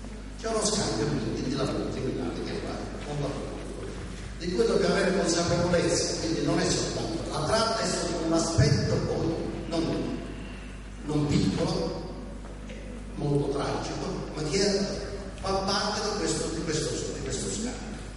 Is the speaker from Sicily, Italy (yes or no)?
yes; Sicily, Italy; Anche perché siamo come siciliani, siamo tutti una cultura